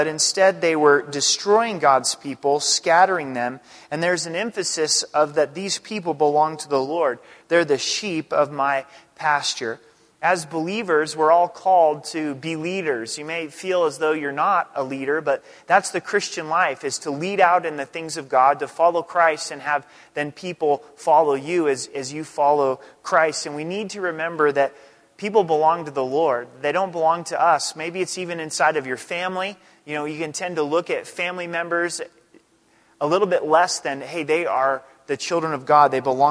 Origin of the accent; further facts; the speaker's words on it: Oregon, United States; born there; So I obviously wasn't born here. I was born in Southern Oregon